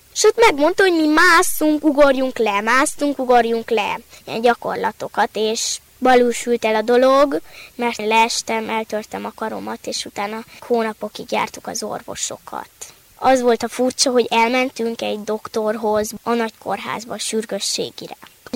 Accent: Târgu Mureș, Mureș County, Romania; Marosvásárhelyről jöttem

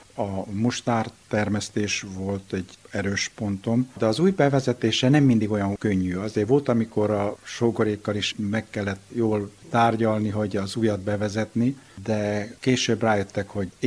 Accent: Mureș County, Romania; Én Maros megyéből, Nyáradmentéről származom, egy olyan falu, ahol szőlő jól megtermett

